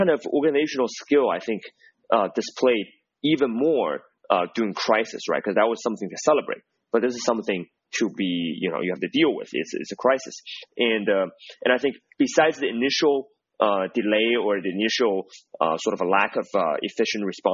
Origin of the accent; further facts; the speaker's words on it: Shenzhen, Guangdong, China; Now, I grew up in Shenzhen, but still the most foreigners I've seen, even though there's foreigners around always, even when I was a little kid.